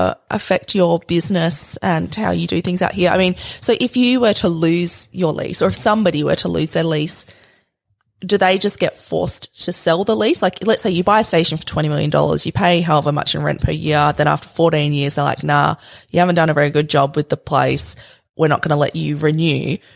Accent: Western Australia, Australia; I'm from Western Australia

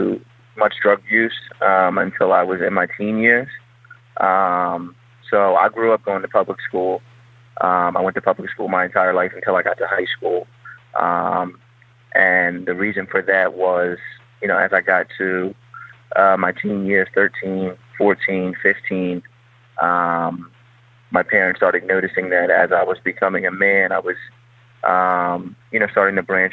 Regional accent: Norristown, Pennsylvania, United States; So I'm 28 years old. I'm from Norristown, Pennsylvania, which is about 15, maybe 20 minutes outside of Philadelphia.

